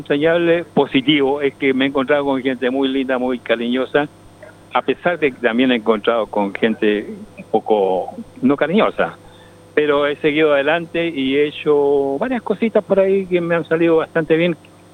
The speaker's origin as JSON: {"language": "Spanish", "country": "Chile", "tie": "born there", "also_born_or_lived": "New Zealand / Australia", "moved": "yes", "said": "yo salí desde Chile, mi país natal, en el año 1974, salí desde Lima, Perú. Fui a vivir a Nueva Zelanda, estuve en Christchurch, en Wellington y en Auckland 5 años en total. De ahí me fui a Perth, Western Australia, estuve 5 años"}